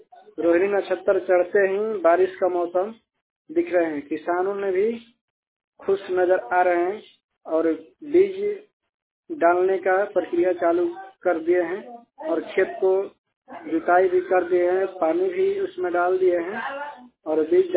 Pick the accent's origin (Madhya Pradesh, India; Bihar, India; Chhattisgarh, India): Bihar, India; Babangawa; जो कि मैं कैमूर बिहार से हूँ। मेरा घर पड़ता है कुदरा प्रखंड सतना पंचायत में पड़ता है ग्राम बबनगावा से।